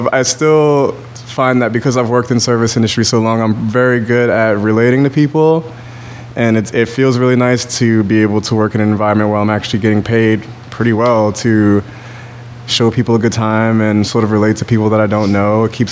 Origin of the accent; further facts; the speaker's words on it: New Orleans, Louisiana, United States; Well, I'm from New Orleans. I was born in the Holly Grove area. I've lived all over New Orleans, though.